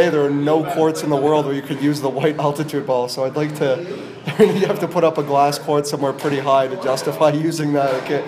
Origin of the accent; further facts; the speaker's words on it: Canada; obviously being Canadian, we played in Calgary a fair bit